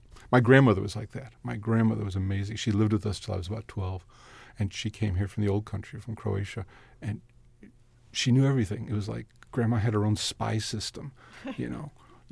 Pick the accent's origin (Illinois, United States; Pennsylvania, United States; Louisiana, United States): Illinois, United States; Chicago; growing up in the South Side, Chicago's the center of the universe.